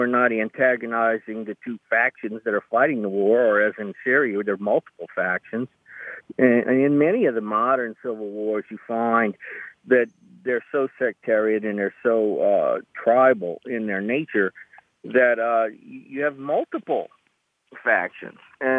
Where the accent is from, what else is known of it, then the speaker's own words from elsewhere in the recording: Louisiana, United States; I'm from Louisiana. We make oil and gas here. You know, that's one of our major exports. So you're undercutting my state's economy